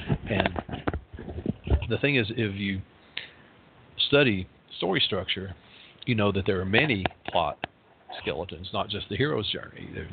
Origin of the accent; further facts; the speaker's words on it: Knoxville, Tennessee, United States; Cormac McCarthy's from my hometown, you know, Knoxville, Tennessee.